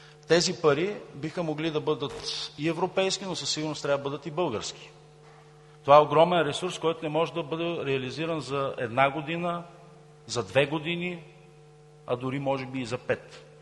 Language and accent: Bulgarian; Burgas, Burgas Province, Bulgaria; дори аз го помня, поне съм от Бургас